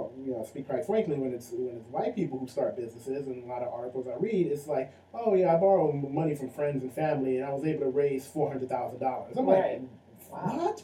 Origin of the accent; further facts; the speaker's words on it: Detroit, Michigan, United States; we're both from Detroit